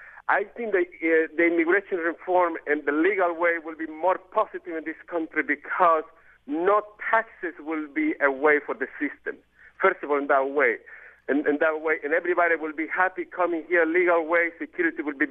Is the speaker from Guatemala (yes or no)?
yes; Guatemala; My opinion regarding to this issue is that I am from Guatemala.